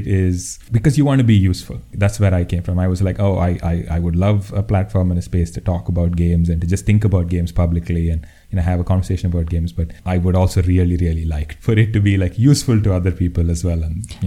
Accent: India; I'm an Indian game designer.

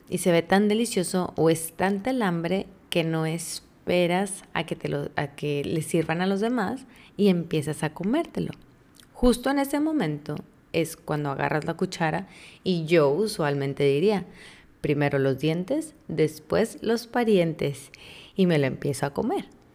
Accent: Sonora, Mexico; Es curiosa, nada más decía que curiosamente de Sonora, que yo soy de Sonora, entonces imagínense.

